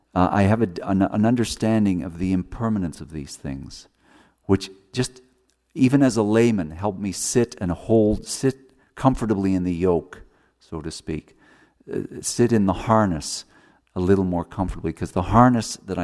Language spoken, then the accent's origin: English; Canada; I also speak French because I'm Canadian. I am Canadian.